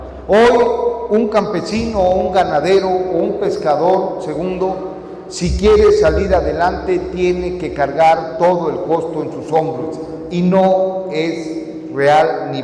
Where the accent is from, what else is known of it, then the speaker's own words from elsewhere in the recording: Veracruz, Mexico; porque yo he caminado Veracruz y soy de Veracruz